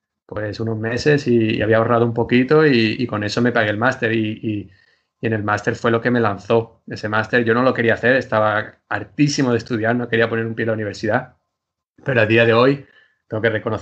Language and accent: Spanish; Marbella, Andalusia, Spain; Encima que yo vengo de Málaga, de Marbella, el sol, la playa, los amigos, soy muy familiar.